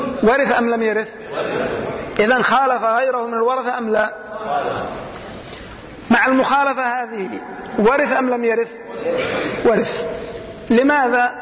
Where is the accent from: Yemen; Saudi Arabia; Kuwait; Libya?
Yemen; هذه الصورة موجودة عندنا في اليمن.